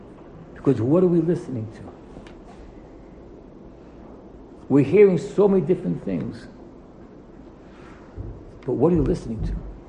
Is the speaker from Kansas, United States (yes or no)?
no; Englewood, New Jersey, United States; I come from Englewood, New Jersey.